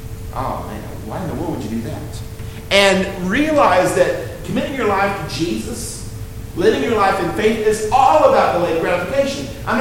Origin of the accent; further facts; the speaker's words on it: Austin, Texas, United States; Sometimes when growing up in Austin, we had grandparents in Spicewood out in the country, and we had cousins in San Antonio, a few miles to the south.